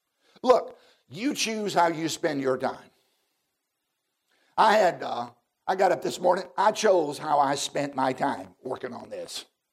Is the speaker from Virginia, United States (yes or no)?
yes; Virginia, United States; born or raised there